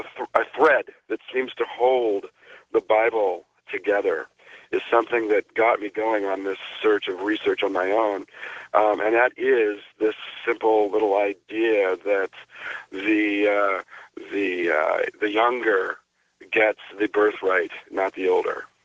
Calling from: Juneau, Alaska, United States; I'm calling from Juneau, Alaska.

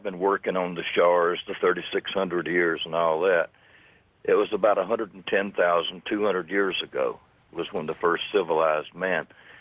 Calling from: Riverdale, Georgia, United States; I'm calling from Riverdale, Georgia, just south of Atlanta, 640 GST.

